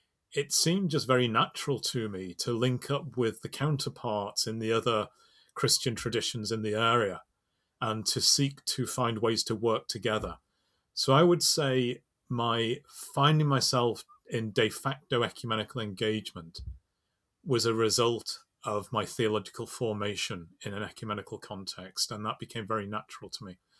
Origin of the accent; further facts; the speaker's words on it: Liverpool, North West England, United Kingdom; You know, I come from Liverpool